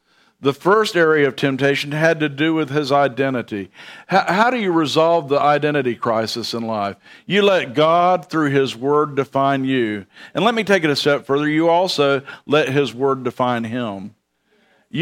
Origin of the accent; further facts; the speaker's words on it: Bradenton, Florida, United States; I lived in Bradenton. I grew up in Bradenton, and between Bradenton and Tampa, there's a place called Sun City Center.